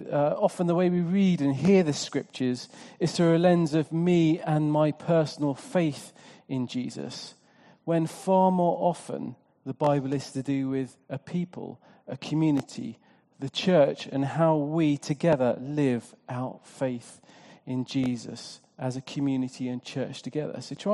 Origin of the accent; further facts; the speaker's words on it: United Kingdom; because I'm British, and the thought of someone kind of getting in my business makes me feel a little bit uncomfortable at times.